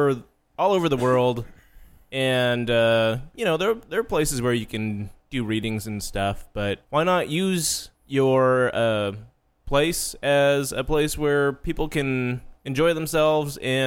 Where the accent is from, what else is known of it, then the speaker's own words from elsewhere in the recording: Anchorage, Alaska, United States; I mean, I think that in Anchorage, where I'm from, we had a couple c